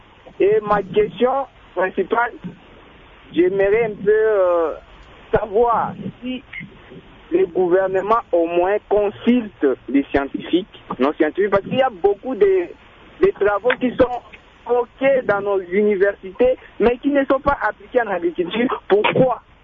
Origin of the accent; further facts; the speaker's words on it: DR Congo; les terres agricoles qu'on a ici chez nous en RDC.